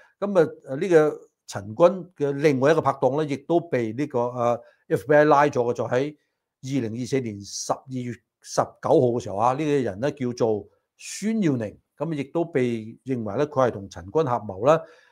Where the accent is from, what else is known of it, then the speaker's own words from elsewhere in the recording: Hong Kong; 我哋香港人